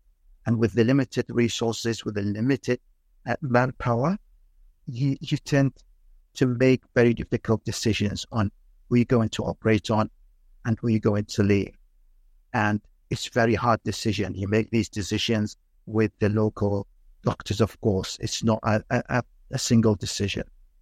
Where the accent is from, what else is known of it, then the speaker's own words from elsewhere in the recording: United Kingdom; The whole team, we are British, four British surgeons and one Canadian.